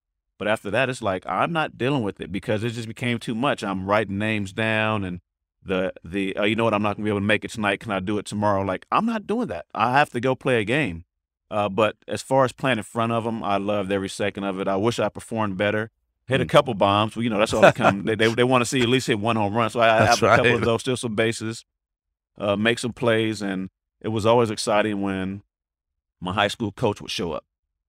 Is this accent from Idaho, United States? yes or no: no; California, United States; but they all knew I'm from the Bay.